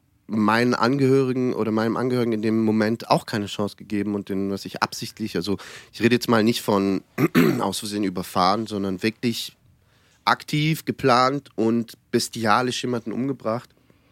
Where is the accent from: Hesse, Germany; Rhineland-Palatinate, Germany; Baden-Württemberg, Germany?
Baden-Württemberg, Germany; Genau, die, weil aus Heidenheim, Steinheim und ich komme ja eigentlich aus der Gegend.